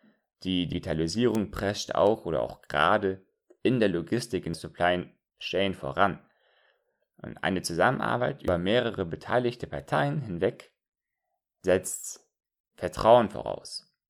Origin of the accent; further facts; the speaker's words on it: Northern Germany, Germany; now in Hamburg, Germany; Als Norddeutscher bin ich nur einige Kilometer von einem Überseehafen aufgewachsen, also einem großen Hafen. Und jetzt lebe ich beruflich bedingt in der großen Hafenstadt Hamburg.